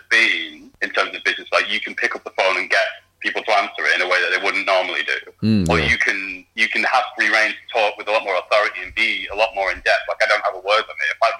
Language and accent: English; Rochdale, North West England, United Kingdom; I mean, God knows I'm from Rochdale, which is one of the most deprived towns in the UK.